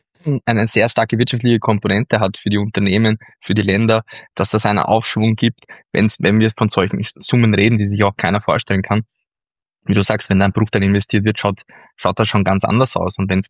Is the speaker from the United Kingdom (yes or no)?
no; Austria; dass das auch ein Impuls für uns als Österreicher sein kann